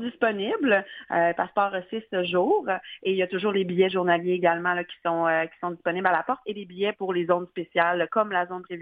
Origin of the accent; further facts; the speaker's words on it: Sherbrooke, Quebec, Canada; Pour ma part, moi, je viens de Sherbrooke.